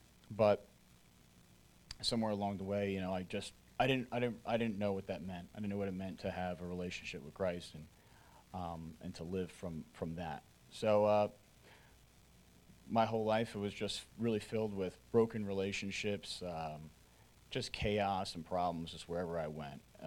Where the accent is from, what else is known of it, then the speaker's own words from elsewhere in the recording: Cherry Hill, New Jersey, United States; I'm from Cherry Hill, New Jersey.